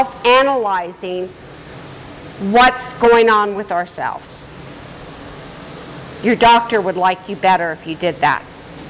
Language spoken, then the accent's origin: English; Colorado, United States; So I grew up in Colorado where we had a basement. We still have a basement.